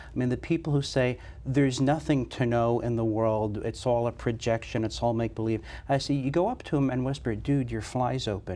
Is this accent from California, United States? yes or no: no; New Jersey, United States; New Jersey.